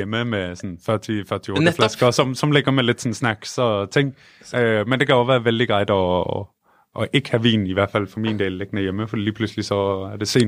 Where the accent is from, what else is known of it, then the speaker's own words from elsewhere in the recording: Central Denmark Region, Denmark; Mols, som ligger 40 km nord for Aarhus, faktisk ikke så langt under, hvor jeg voksede op